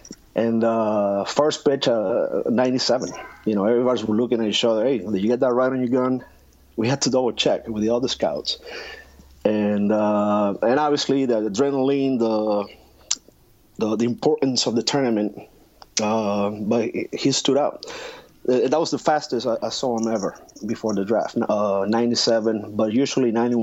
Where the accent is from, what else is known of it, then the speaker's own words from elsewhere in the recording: Puerto Rico; growing up in Puerto Rico, especially in the 80s